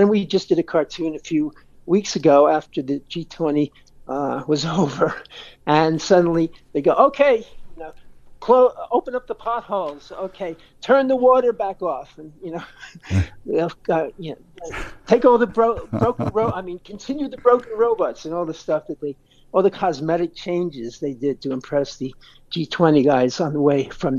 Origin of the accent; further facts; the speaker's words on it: New York, United States; born there; especially since I was born in America, in New York, is Donald Trump.